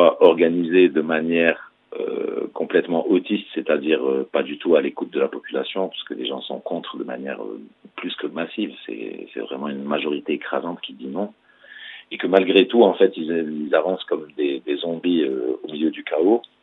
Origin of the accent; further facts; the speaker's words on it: Algeria; Par exemple, chez nous en Algérie, défier la loi, c'est un principe naturel.